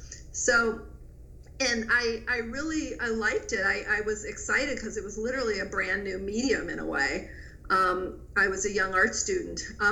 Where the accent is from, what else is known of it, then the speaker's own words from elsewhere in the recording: St. Louis, Missouri, United States; born there; I was born in St. Louis, Missouri.